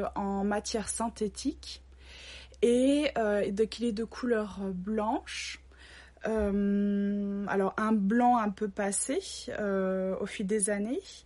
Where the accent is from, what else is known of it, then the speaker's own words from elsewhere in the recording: La Rochelle, Nouvelle-Aquitaine, France; now in Copenhagen, Denmark; je viens de France, de La Rochelle plus précisément, et actuellement je vis à Copenhague, au Danemark. Je vis à Copenhague depuis le 1er septembre 2019.